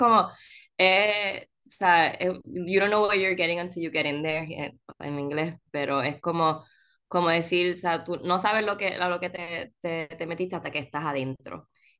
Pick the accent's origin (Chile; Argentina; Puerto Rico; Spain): Puerto Rico; Ponce; Pues yo soy ponceña. Como yo le digo a la gente, yo soy una ponceña con sangre verde. Sé que soy de Ponce, pero fui a estudiar el colegio.